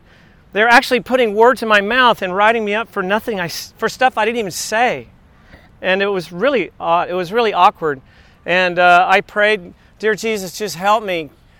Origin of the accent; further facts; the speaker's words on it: Midland, Texas, United States; just because I was from Texas, just because my dad is a quail hunter, and I was born in Midland, and my dad is an oil man